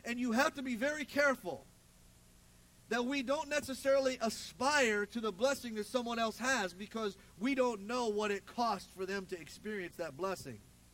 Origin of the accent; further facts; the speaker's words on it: Ohio, United States; When I was a child, I grew up in the Midwest in Ohio, and it's warm like 3 months out of the year is all.